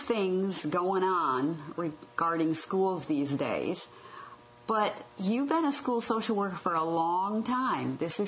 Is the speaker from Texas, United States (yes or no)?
no; Michigan, United States; I didn't have one in my school growing up in Michigan